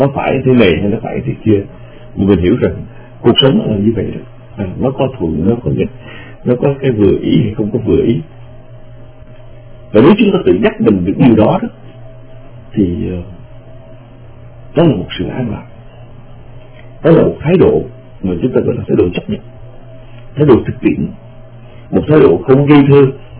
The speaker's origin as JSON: {"language": "Vietnamese", "region": "Vĩnh Long", "country": "Vietnam", "tie": "born or raised there", "said": "Mà chúng tôi lớn lên ở Vĩnh Long, mình ở Vĩnh Long thì ra chú đồng ruộng"}